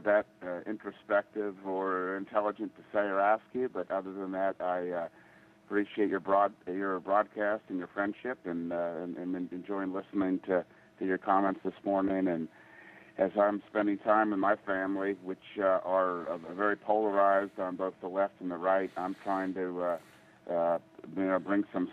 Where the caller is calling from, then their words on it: Columbus, Ohio, United States; Jim, today I'm calling from Columbus, Ohio.